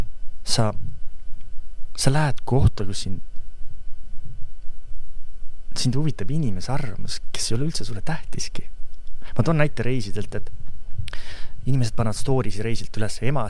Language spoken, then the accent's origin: Estonian; Surju, Pärnu County, Estonia; kuna ma olen pärit siis Pärnumaalt Surjust, metsa seest